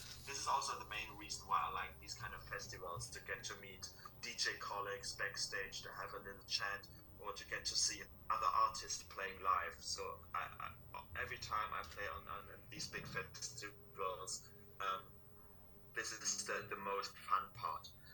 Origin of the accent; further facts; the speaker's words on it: Dresden, Saxony, Germany; my hometown, where I grew up, and I'm still living in, and also my studio.